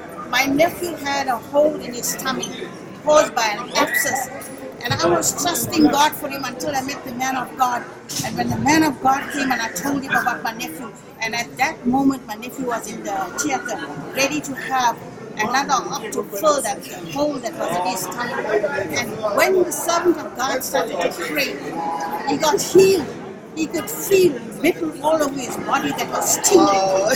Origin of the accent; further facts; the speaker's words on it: South Africa; I'm from South Africa.